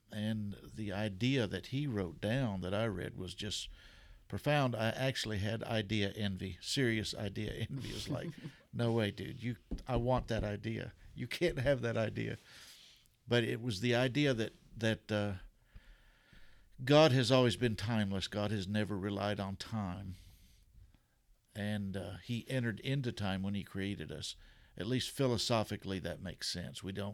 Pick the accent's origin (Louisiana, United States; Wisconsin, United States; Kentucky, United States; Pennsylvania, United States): Kentucky, United States; Are we calling counties? I'm from Jessamine County.